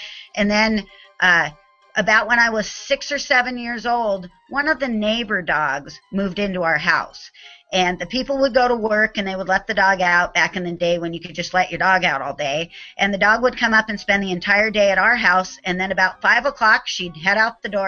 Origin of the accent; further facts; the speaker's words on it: Seattle, Washington, United States; also born or lived in California; So I grew up in Seattle. I was born in California, but it was merely convenience for my mom to go down there to be with my grandparents when I was popped out. But I've lived in Seattle all my life.